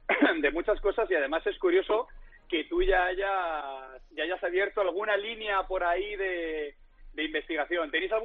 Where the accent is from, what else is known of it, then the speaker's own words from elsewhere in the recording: Móstoles, Community of Madrid, Spain; mi madre es linense, mi madre es de La Línea. Mi padre es madrileño, yo nací en Madrid, pero a los pocos minutos me fui a Móstoles y me siento, bueno